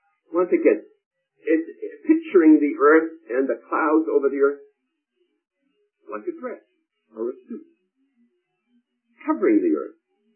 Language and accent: English; East Coast, United States; I was brought up in the East Coast